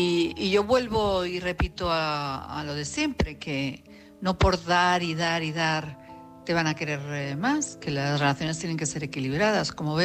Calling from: Madrid, Community of Madrid, Spain; de Madrid

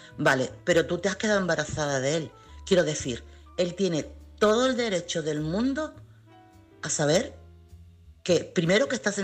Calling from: Chiclana de la Frontera, Andalusia, Spain; corresponsal de Chiclana.

